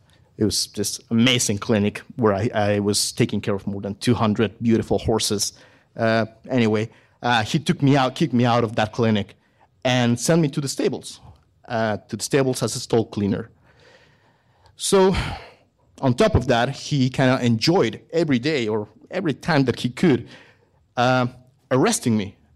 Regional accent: Mexico; English is a second language; moved away as an adult; now in Canada; I am a veterinarian from Mexico. I studied there.

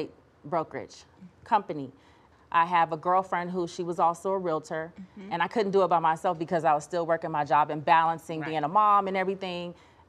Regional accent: Los Angeles, California, United States; We grew up in South Central LA. So I was a latchkey.

